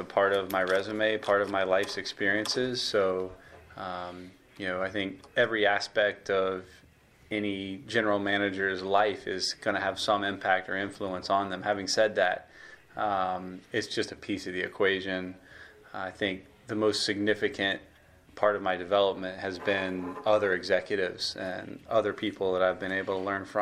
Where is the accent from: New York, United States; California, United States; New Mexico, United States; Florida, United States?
Florida, United States; Miami; I grew up in Miami, Florida, you know, played baseball in Venezuela